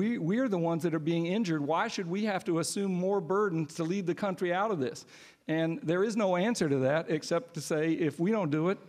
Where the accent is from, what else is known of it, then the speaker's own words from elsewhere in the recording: Baltimore, Maryland, United States; And Johns Hopkins, in my hometown of Baltimore